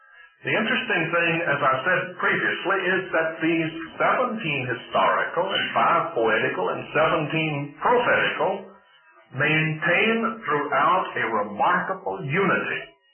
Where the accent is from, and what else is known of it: South Carolina, United States; born or raised there; also born or lived in Birmingham, Alabama